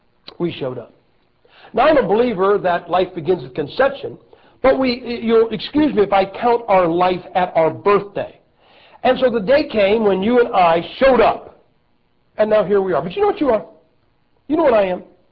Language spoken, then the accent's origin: English; Ohio, United States; Hey, guys, look, you can complain all you want that I'm from Ohio, who was the winning side.